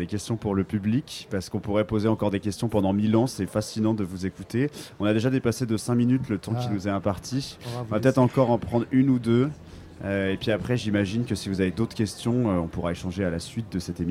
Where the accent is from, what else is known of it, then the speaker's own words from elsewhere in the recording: northern France, France; accent: Northern French; c'est mon accent du Nord.